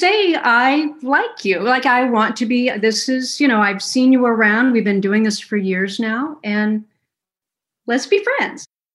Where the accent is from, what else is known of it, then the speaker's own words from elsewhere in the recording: Kalamazoo, Michigan, United States; born there; Yeah, just my early life. I was born in Kalamazoo, Michigan.